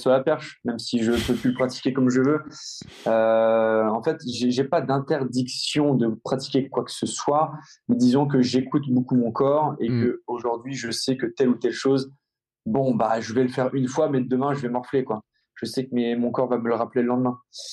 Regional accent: Rouen, Normandy, France; J'assume, je suis normand, je suis rouennais, j'adore ma ville et ma région

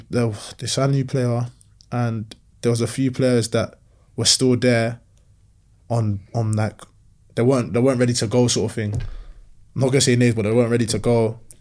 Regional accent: Nigeria; I'm stingy, you know, I'm proper Nigerian, stingy with data.

